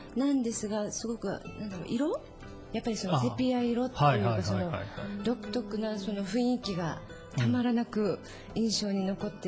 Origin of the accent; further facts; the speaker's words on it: Urasoe, Okinawa, Japan; そうですね、あの中学校の半分は沖縄市で、その後浦添なので